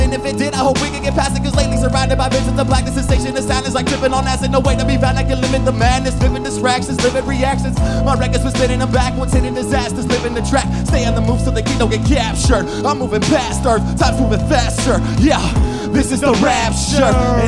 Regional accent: Des Moines, Iowa, United States; we are from Des Moines.

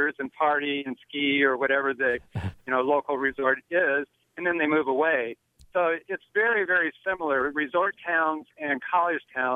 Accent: Colorado, United States; also born or lived in Steamboat Springs; I'm from Colorado originally, and my parents live in the Aspen area, and I also lived in Steamboat Springs.

